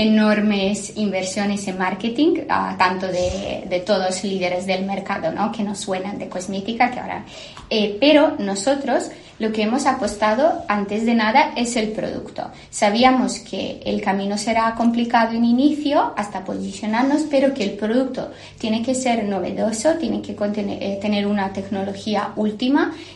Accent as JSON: {"language": "Spanish", "country": "Serbia", "second_language": "Spanish", "lives_now": "Barcelona, Spain", "said": "Yo soy de Serbia, pero al terminar mis estudios de grado en química, siempre tenía esta inquietud de estudiar fuera"}